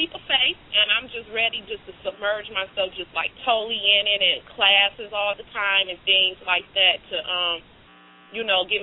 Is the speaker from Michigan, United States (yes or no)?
yes; Detroit, Michigan, United States; now in Arizona, United States; and I'm from Detroit, and that's where I did hair.